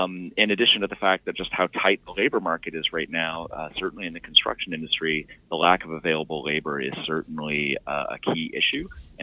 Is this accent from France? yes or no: no; Canada; moved away as an adult; I am. I'm actually a dual citizen. So I did my undergraduate at the University of Ottawa, moved down to Boston to do my graduate work in economics at Boston College